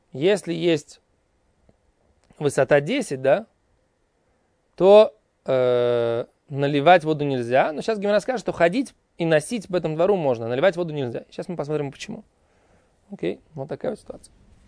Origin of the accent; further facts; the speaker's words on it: Russia; потому что там, где я вырос, на Волге, были люди, у которых были дачи, прямо вот так вот на береговой линии